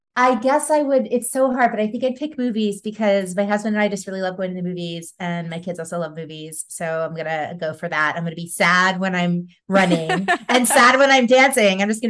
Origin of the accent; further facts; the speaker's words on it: Baton Rouge, Louisiana, United States; also born or lived in New Orleans; now in Brooklyn, United States; I grew up in Louisiana. I lived in Baton Rouge until I was 14, and then we moved to New Orleans.